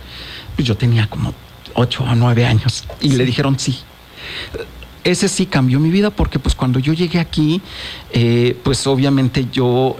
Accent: Coatetelco, Morelos, Mexico; mi familia, pues obviamente es campesina, somos del pueblo de Coatetelco.

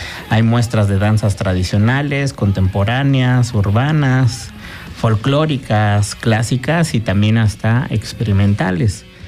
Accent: Mexico; Cada forma de expresión es parte de nuestra alma como mexicanos

